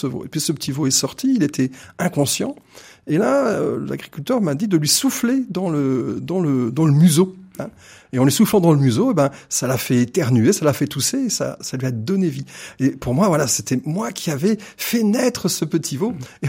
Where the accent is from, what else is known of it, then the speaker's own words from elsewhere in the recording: France; born there; Et je suis né en France, mais tout à fait. Juste après l'indépendance, hein, mes parents sont rentrés d'Algérie en 1963.